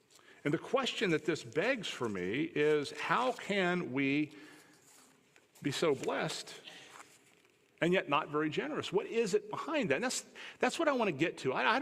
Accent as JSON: {"language": "English", "country": "United States", "said": "Don't ever, as an American, use that as an excuse not to be generous, because you are rich."}